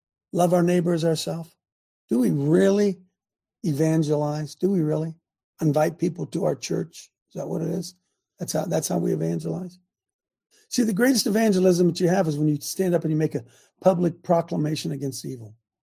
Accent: Hebron, Ohio, United States; You know, I grew up in Hebron. Population, we might be pushing, it's really grown. We might be pushing 2,000 now.

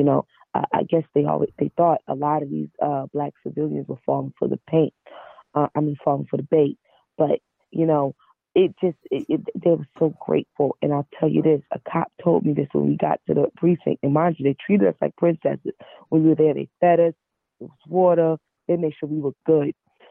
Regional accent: Charlotte, North Carolina, United States; Like, I grew up in Charlotte because my dad was on the run for murder.

